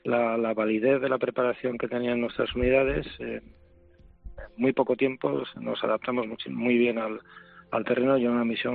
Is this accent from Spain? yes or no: yes; Spain; porque somos españoles.